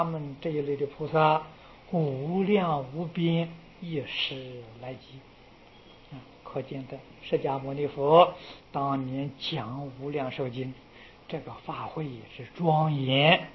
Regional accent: Taiwan; 这一丈的房间大概我从我们台湾人看起来大概只有4个榻榻米

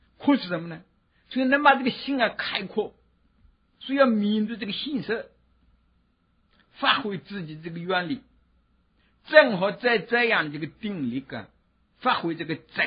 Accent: China; 用我们中国人的这个说话来说

